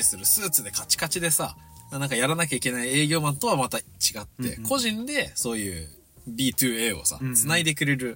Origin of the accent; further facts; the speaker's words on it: Ishikawa, Japan; でまあ石川地元に戻ってきて今その学童の仕事に就いてるって感じです、